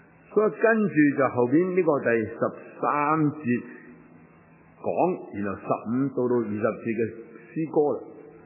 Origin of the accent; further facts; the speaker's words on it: Hong Kong; 我们香港人应该这十几廿年应该越来越明白